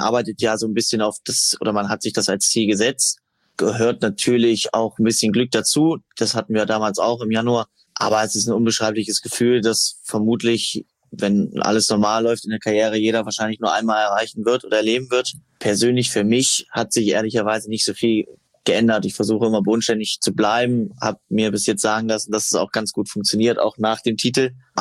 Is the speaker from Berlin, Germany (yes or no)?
no; Köthen, Saxony-Anhalt, Germany; now in Hamburg, Germany; Und die Medaille hängt auch bei meinen Eltern in Köthen, da wo ich herkomme und ist gar nicht hier in Hamburg.